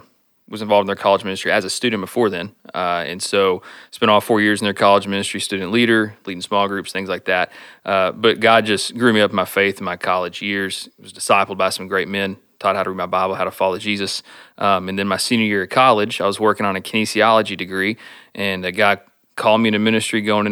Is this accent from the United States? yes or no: yes; Stephenville, Texas, United States; So I was born and raised in Stephenville. Grew up going to school there, graduated from the college, Tarleton State there, met my wife there.